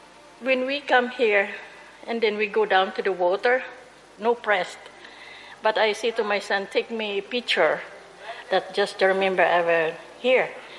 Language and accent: English; Philippines; I'm from Philippines.